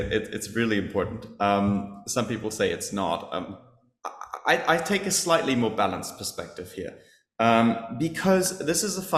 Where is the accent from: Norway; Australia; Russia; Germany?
Germany; And growing up in Germany, we are known to be a fairly high trust society.